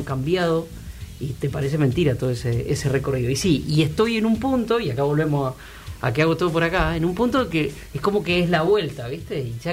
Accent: Puan, Buenos Aires Province, Argentina; eso me quedó en mi pueblo, escuchar los partidos, viste que la sintonía no se agarraba en Puan

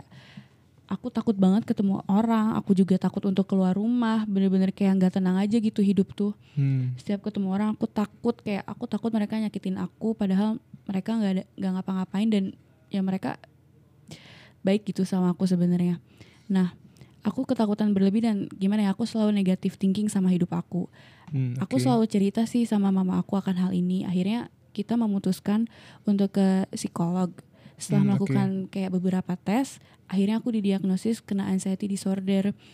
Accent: Bogor, West Java, Indonesia; Asli Bogor.

